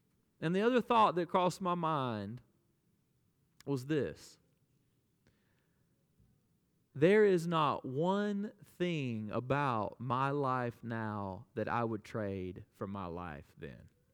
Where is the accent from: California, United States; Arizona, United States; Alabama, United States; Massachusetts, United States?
Alabama, United States; I grew up in the Bible Belt, South Alabama, and I grew up hearing the gospel all the time, and I never questioned it.